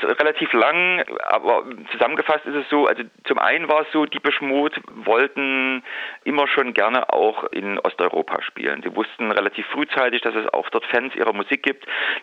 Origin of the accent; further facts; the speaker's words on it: Leipzig, Saxony, Germany; nicht für mich geplant hatte als Leipziger.